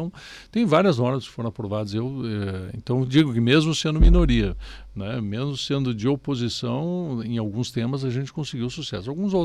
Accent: Lagoa Vermelha, Rio Grande do Sul, Brazil; Eu sou lá de Lagoa Vermelha, né?

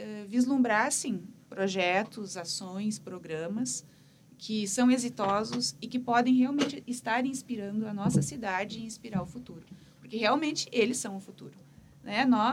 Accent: Rio Grande do Sul, Brazil; ela é um pouco dessa identidade que a gente, enquanto gaúcho, tem. Né? De olhar para a nossa terra

